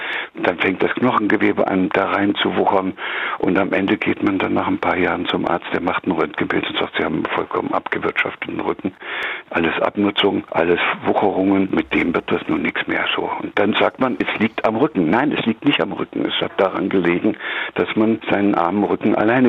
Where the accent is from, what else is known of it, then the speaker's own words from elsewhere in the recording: East Germany, Germany; meine Eltern beschlossen haben, von dem Dorf und der Wassermühle, wo ich groß geworden bin, in die Stadt zu ziehen. In der damaligen DDR ist das gewesen.